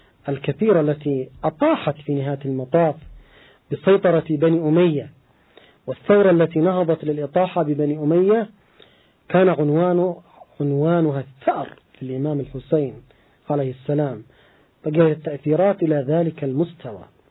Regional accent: Yemen

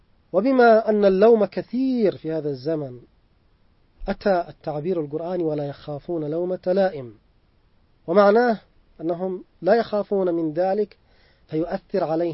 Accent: Yemen; في مقايل مثلا عندنا في اليمن، في مقايل الجات

